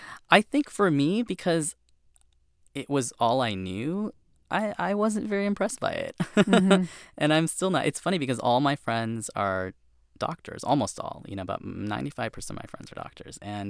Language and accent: English; Champaign, Illinois, United States; because I think in the Midwest, in the town that I grew up in Champaign